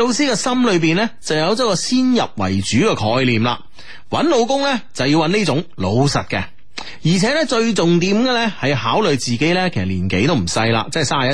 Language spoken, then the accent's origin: Cantonese; Hong Kong; 即系比如我哋港人啦